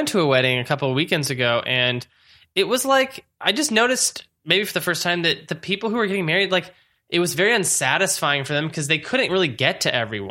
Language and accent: English; Long Beach, California, United States; Well, I was from Long Beach.